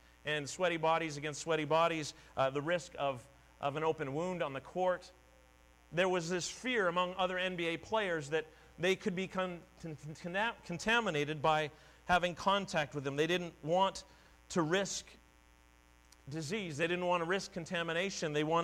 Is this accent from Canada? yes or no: yes; Ontario, Canada; I grew up in Southern Ontario.